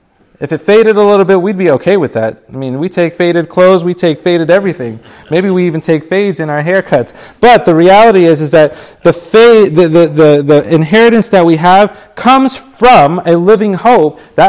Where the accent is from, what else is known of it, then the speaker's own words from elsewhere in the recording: New York City, New York, United States; We have a saying growing up in the Bronx. We have a saying that we're in the hustle. The city life, New York is a hustle.